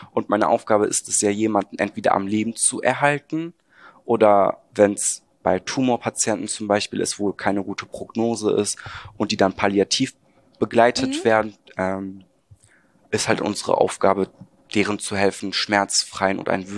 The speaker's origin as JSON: {"language": "German", "town": "Remscheid", "region": "North Rhine-Westphalia", "country": "Germany", "said": "Remscheid."}